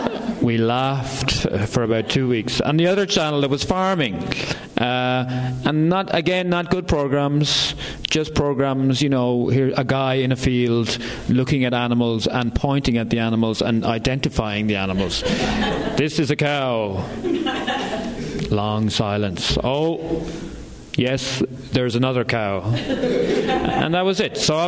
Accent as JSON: {"language": "English", "country": "Ireland", "said": "and I'm from Ireland, which is a small country across the sea"}